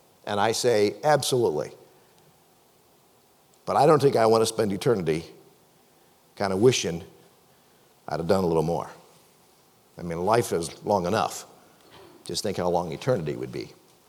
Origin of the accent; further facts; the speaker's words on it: Pennsylvania, United States; Don't you know that y'all, or the way I grew up in Pennsylvania, we would say, don't you know that you-ins are God's temple?